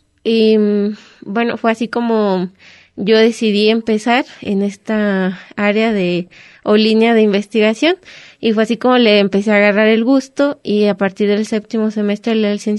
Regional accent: Tlaxiaco, Oaxaca, Mexico; Entonces vine yo a verla desde Oaxaca, soy de la heroica ciudad de Tlaxiaco, Oaxaca.

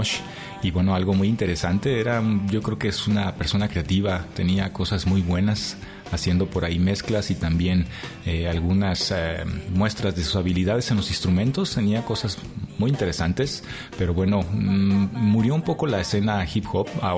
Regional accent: Mexico; nosotros que somos mexicanos

